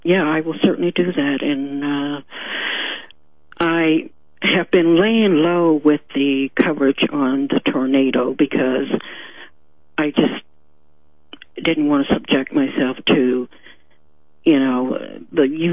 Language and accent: English; Beckley, West Virginia, United States; born there; as you know, I was born in Beckley